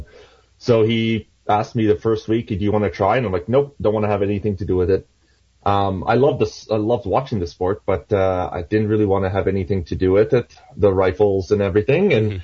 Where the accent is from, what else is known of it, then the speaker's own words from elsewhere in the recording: Springton, Prince Edward Island, Canada; I grew up in Springton, PEI, before my parents moved eventually to Hartsville.